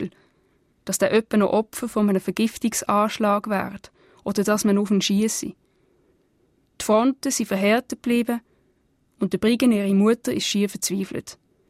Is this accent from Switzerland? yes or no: yes; Basel-Landschaft, Switzerland; accent: mix of Basel and Upper Baselbiet dialect; Ja, mein Dialekt würde ich als ein Gemisch bezeichnen zwischen dem Basler Dialekt und dem Oberbasel-Bieter Dialekt. Also von Haus aus bin ich natürlich stark Oberbasel-Bieterin. Meine Eltern sind beide bereits in Lausen aufgewachsen.